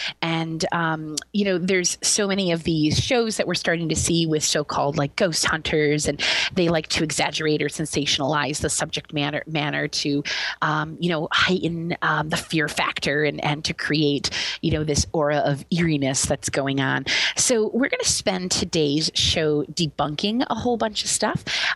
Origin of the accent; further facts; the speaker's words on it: New York, United States; Where I grew up in Western New York, out near Buffalo, the key to any Halloween costume, of course, was to make sure you had a snowsuit that could fit underneath of it.